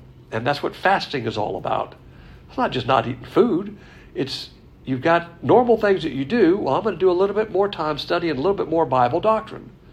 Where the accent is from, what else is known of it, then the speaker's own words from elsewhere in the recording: the South, United States; I call it a plantation because I'm a Southerner